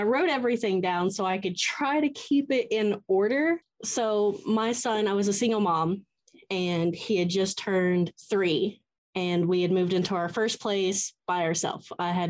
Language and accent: English; Atlanta, Georgia, United States; I am from Atlanta.